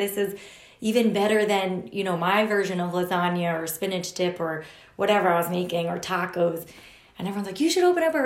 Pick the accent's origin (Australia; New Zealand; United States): United States; Pennsylvania; I grew up in the Lehigh Valley. I did move around a little bit, but I ended up, you know, settling here and putting my roots down here.